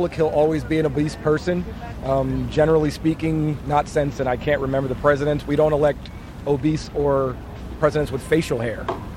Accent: New Jersey, United States; born there; No, I was born in New Jersey.

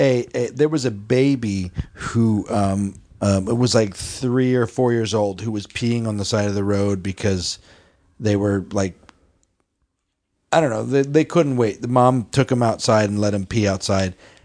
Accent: Colorado, United States; I'm from Colorado, and not that this means that much, but I like to pee outside.

